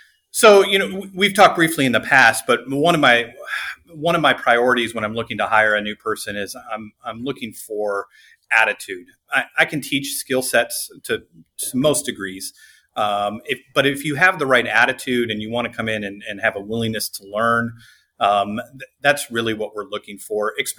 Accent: Midwest, United States; also born or lived in Indiana / Minnesota / Nebraska; I'm from the Midwest. I've lived a couple different places, Indiana, Minnesota, and then Nebraska.

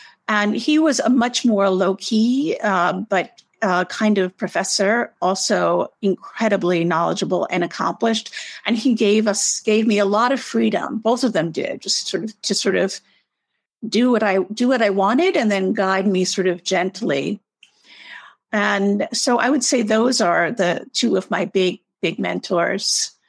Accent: New York City, New York, United States; even though I grew up in New York City, it was very, it wasn't a very diverse population that I was part of.

